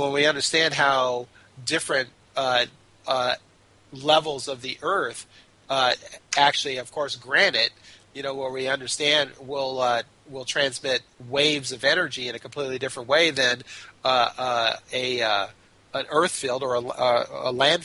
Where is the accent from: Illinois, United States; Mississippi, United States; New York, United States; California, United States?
California, United States; Los Angeles; earthquakes through my entire life here in Los Angeles. And I my home was in Sylmar back when the Northridge earthquake event happened.